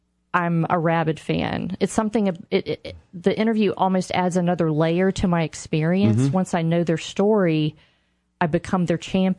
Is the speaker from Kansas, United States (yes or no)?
no; Richmond, Virginia, United States; And my family is from Virginia. I grew up in Richmond, but both parents are from the Shenandoah Valley.